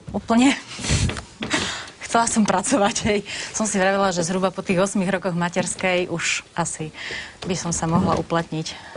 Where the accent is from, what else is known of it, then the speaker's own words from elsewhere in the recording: Nižná, Žilina Region, Slovakia; Z Oravy, z Nižnej.